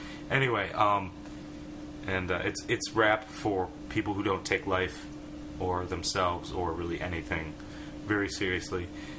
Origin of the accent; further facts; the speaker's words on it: Ypsilanti, Michigan, United States; I was born and raised in Ypsilanti, Michigan. That's where I live right now. I love it. It's a great little place.